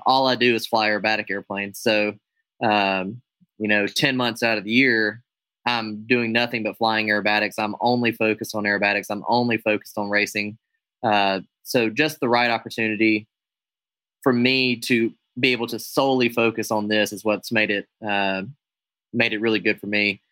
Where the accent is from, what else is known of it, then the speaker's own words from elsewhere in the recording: United States; I'm an American aerobatic air show pilot and now air race pilot.